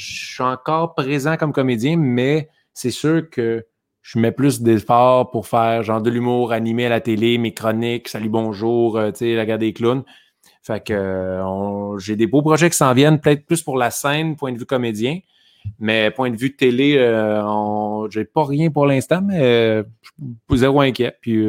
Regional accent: Quebec, Canada; accent: Québécois; j'ai un gros accent. Tu vas être très québécois.

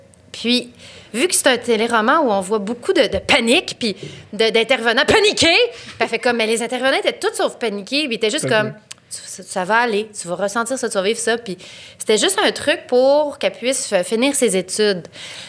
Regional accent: Quebec City, Quebec, Canada; born there; Moi, je suis née à Québec en 83, mais je venais pas de Québec à ce moment-là, mais ma mère était à Québec, puis elle a accouché à Québec

